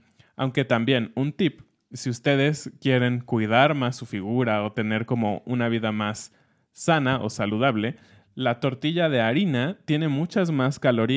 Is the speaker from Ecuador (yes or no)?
no; Mexico City, Mexico; nosotros, que somos personas del Centro y de la Ciudad de México